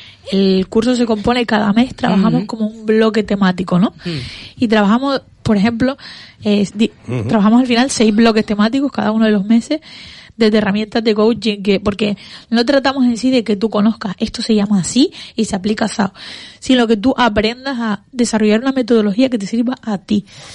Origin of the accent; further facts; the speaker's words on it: Las Palmas, Canary Islands, Spain; also born or lived in Gáldar; Porque yo nací en Las Palmas y estuve aquí mucho tiempo, pero sí. Luego me fui a vivir a Galdar.